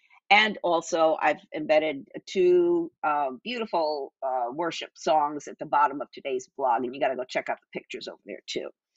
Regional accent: Puerto Rico; growing up in Puerto Rico, and I went back to visit

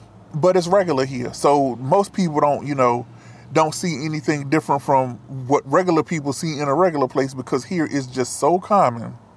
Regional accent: North Carolina, United States; now in Pacific Northwest, United States; I'm not from here. I'm not from the Pacific Northwest. I'm from North Carolina. Sometimes you can hear it in my voice like right now.

